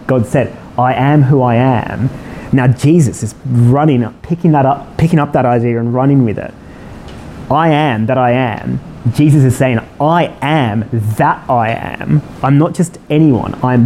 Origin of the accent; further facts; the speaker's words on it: Sydney, New South Wales, Australia; accent: somewhere between Australian and London; now in London, United Kingdom; I'm from Australia originally. Been in London for 6 years now, so my accent's somewhere in between on transit, about Singapore or Hong Kong, somewhere around there. Sydney.